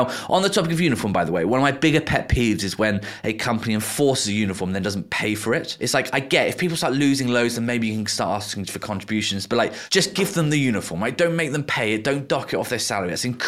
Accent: United Kingdom; speaking as a Brit

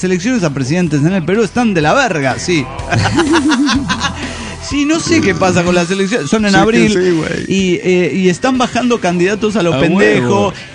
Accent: Michoacán, Mexico; now in Mendoza, Argentina; Soy la sacerdotisa de Michoacán en Mendoza, Argentina.

